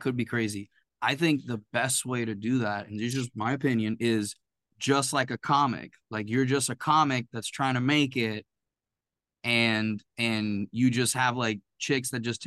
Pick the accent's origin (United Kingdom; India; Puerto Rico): Puerto Rico; And I grew up in Puerto Rico, and for us to like go over the world and meet here